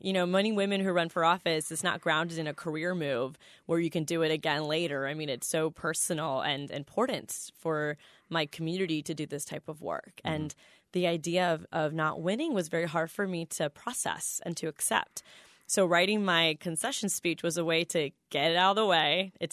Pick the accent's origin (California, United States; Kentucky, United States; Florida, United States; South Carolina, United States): Florida, United States; Orlando; Orlando is my hometown.